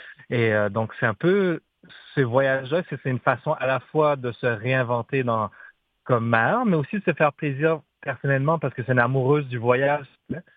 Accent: Moncton, New Brunswick, Canada; Ben, moi, j'habite Moncton, je viens de Moncton et tout ça.

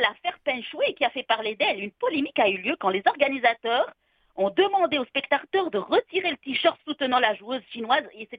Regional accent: Canada

